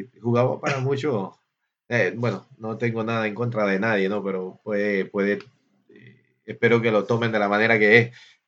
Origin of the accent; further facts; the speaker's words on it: Ecuador; moved away; Sí, cuando llegué de Ecuador, llegué directamente a Nueva York.